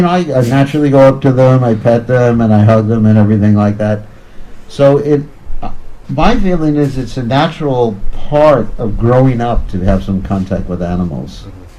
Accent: United States; So, I was brought up in America, so we had all sorts of pets.

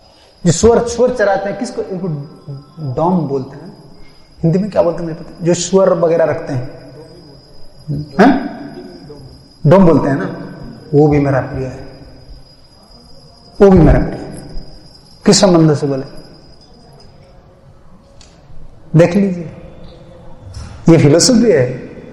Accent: Madhya Pradesh, India; मैं ही मध्य प्रदेश से

